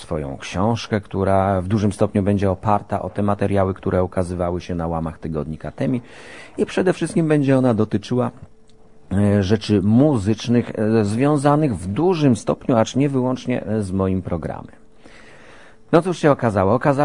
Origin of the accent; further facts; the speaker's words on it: Tarnów, Lesser Poland, Poland; chylę głowę przed moim rodzinnym miastem, jednym z najpiękniejszych, jakie znam